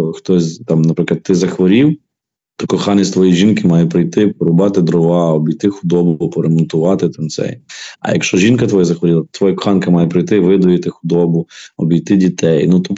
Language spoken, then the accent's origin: Ukrainian; Ivano-Frankivsk, Ivano-Frankivsk Oblast, Ukraine; Ну, я звідси, я з Прикарпаття, тобто я з Франківська. Я не є гуцул, ні. Але я дуже добре знаю цю культуру, я тут виріс, для мене це моя якась рідна історія, я знаю, як тут говорять, я знаю говірки.